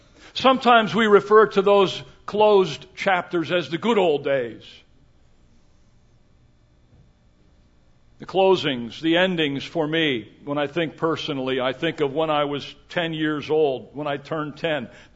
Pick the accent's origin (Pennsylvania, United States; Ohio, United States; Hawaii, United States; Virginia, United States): Pennsylvania, United States; Emmaus; Whenever I return to my hometown of Emmaus, I am reminded about such endings.